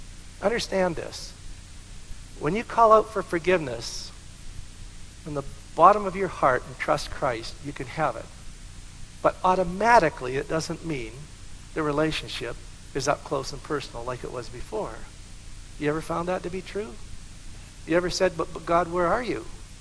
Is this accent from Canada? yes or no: yes; Alberta, Canada; I said, I'm from Alberta. She said, I know, I could read your license plate.